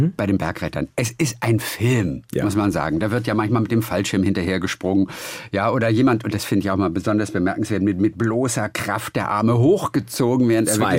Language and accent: German; Northern Germany, Germany; Also ich komme ja ursprünglich auch aus dem Norden, lebe im Süden.